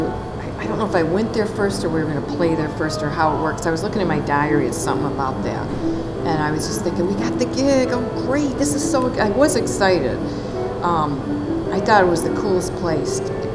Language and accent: English; Detroit, Michigan, United States; Because for me, growing up in Detroit, living in Detroit most of my life, you could paint your garage orange.